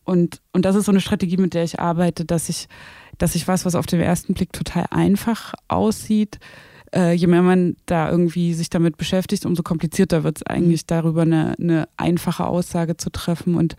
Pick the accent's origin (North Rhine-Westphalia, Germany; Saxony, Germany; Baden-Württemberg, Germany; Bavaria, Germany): Saxony, Germany; Zwickau; Und ich bin ja in Zwickau geboren und aufgewachsen